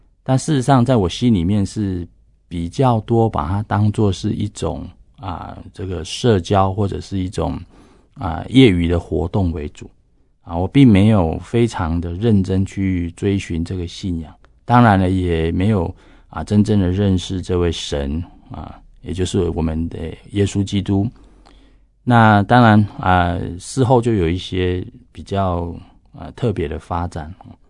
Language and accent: Chinese; Kaohsiung, Taiwan; 那我是在高雄长大的小孩